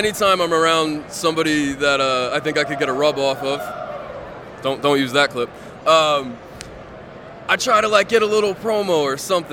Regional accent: Scranton, Pennsylvania, United States; moved away as an adult; I'm from Scranton, born and raised, and I never watched The Office until I moved to Sacramento, California.

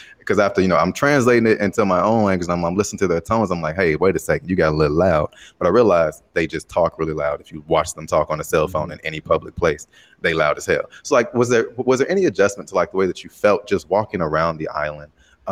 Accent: Chicago, Illinois, United States; Did you ever sort of feel, because I know because I'm from Chicago and I've been in New York a few times.

